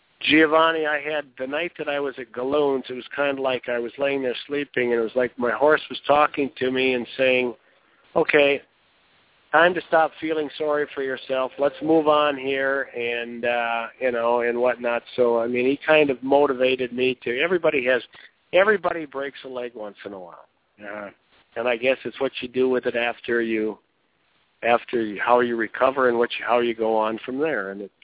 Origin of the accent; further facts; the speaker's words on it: Wisconsin, United States; And, you know, I'm from Wisconsin, and we're going to get 18 inches of snow tonight